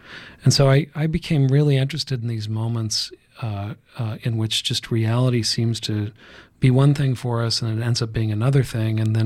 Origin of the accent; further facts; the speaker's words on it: the West, United States; And even though I grew up in the West, I'd never had an experience where I'd seen, you know, every horse in a paddock lying down.